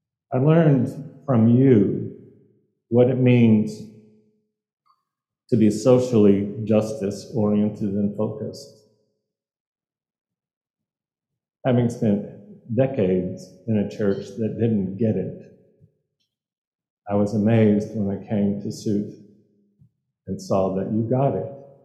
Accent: Mississippi, United States; also born or lived in Alabama; I come from a Baptist Methodist world because I grew up in Mississippi and Alabama.

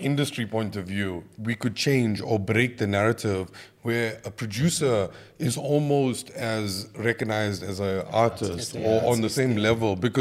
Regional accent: South Africa; I'm biased a bit because I'm South African.

